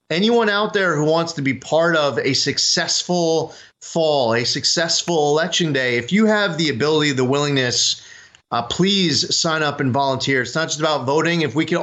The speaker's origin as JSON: {"language": "English", "region": "New York", "country": "United States", "tie": "born or raised there", "said": "here in New York, if you show up and vote early in my home state"}